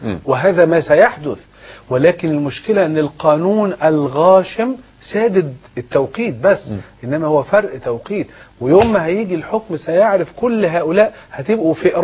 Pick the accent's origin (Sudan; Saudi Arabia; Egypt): Egypt; أنا مواطن مصري وغير أمريكي